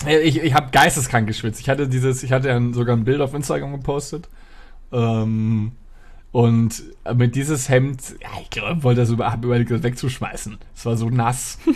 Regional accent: Dortmund, North Rhine-Westphalia, Germany; ich war in meiner Heimatstadt in Dortmund.

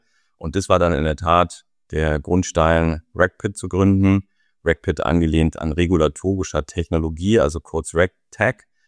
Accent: Berlin, Germany; Ich komme ursprünglich aus Berlin.

